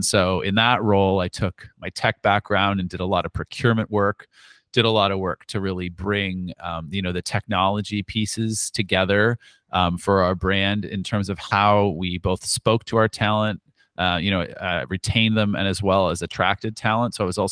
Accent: Canada; I ended up in a communications agency, a global comms agency, and I'm from Canada.

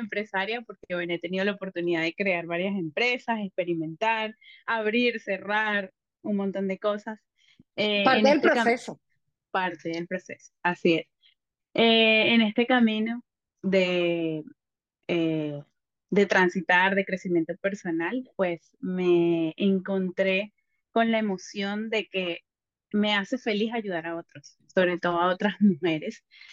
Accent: Venezuela; moved away as an adult; now in Lima, Peru; Soy venezolana, pero emigré a Perú hace 6 años. Estoy viviendo actualmente en Lima

